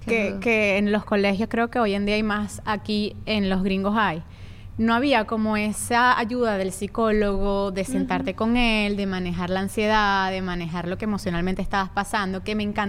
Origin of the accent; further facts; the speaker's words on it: Caracas, Capital District, Venezuela; Pero no, yo soy de Montalbán, o sea, aquí...